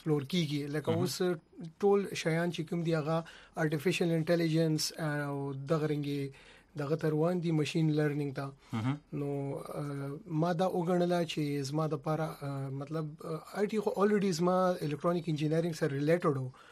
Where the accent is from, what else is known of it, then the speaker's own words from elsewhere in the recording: Khyber Pakhtunkhwa, Pakistan; moved away as an adult; now in United States; ز بیسیکلی د مومن ایجنسی د میچنۍ علاقې کغون تحصیل نه تعلق لرم او رهایش مونږ په پېښور کې دی